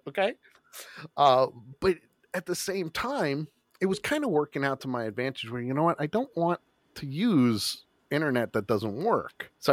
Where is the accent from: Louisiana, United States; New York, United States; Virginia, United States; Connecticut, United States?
New York, United States; So for me, for someone who was born and raised in New York, when 9/11 hit, that hit me hard. You know, both friends, family, my city got destroyed